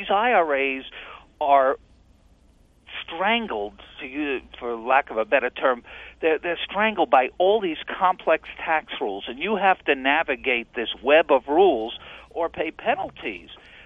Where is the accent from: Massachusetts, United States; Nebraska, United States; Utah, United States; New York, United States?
New York, United States; even though I grew up in New York as a Yankee fan on the losing end.